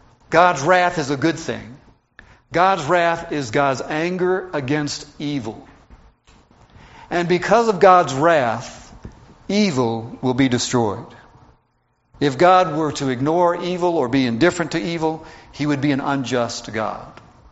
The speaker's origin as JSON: {"language": "English", "town": "Atlanta", "region": "Georgia", "country": "United States", "tie": "born or raised there", "said": "In fact, I grew up in Georgia and in the city of Atlanta."}